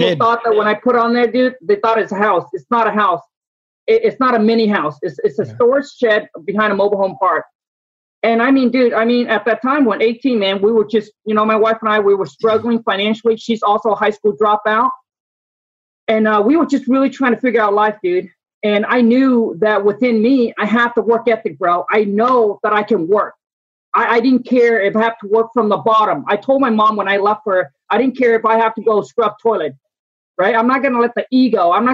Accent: Vietnam; born there; English is a second language; I was born in Vietnam, super poor.

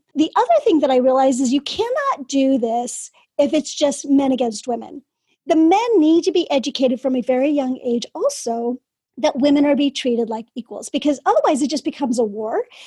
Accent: California, United States; I was from California, right? I was an American girl

